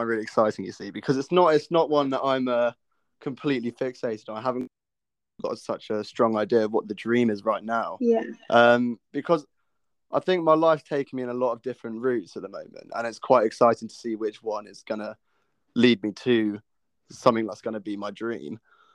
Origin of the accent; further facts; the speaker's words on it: Reading, South East England, United Kingdom; I'm from near Reading, just outside London.